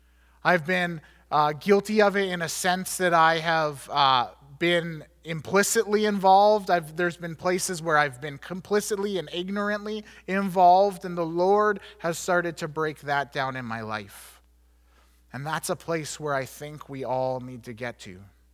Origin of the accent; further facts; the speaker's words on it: Canada; I recognize that as a Canadian middle-class white man, I have no idea what it means to be a person of color.